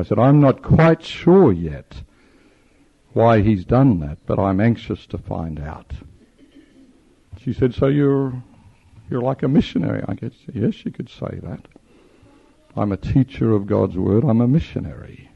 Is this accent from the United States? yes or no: no; Australia; I said, of course, I know exactly which, being an Australian, I know that it's the spiritual.